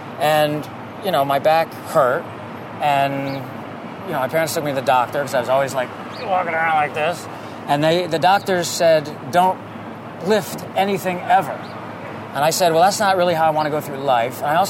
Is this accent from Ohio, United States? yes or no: yes; Ohio, United States; I grew up in Ohio